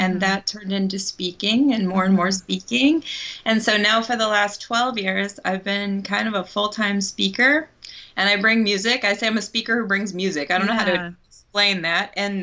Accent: Ohio, United States; So I have family, well, his family all over Michigan, and then I'm from Ohio.

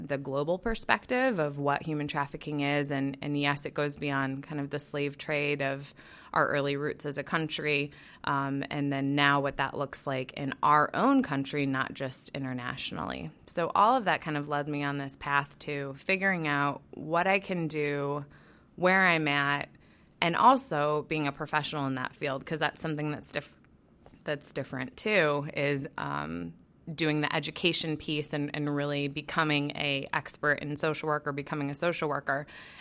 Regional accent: Midwest, United States; So I grew up in the Salvation Army, grew up in the Midwest.

